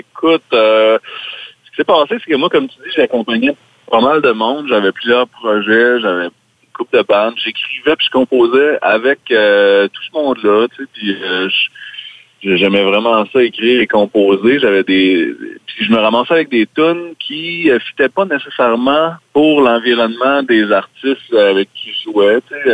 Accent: Quebec, Canada; Je viens de la Beauce, je viens de la musique country, de la chanson.

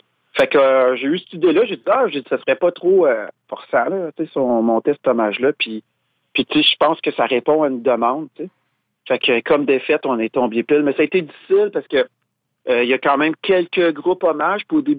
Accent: Quebec, Canada; on est québécois

